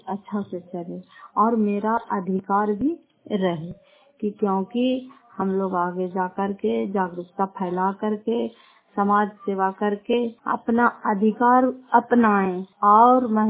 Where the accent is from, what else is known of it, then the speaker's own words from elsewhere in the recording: Fatehpur, Bihar, India; घर फतेहपुर, पंचायत मकौता, जिला नालंदा और कराय पासराय की निवासी, कराय पासराय प्रखंड की निवासी हूँ।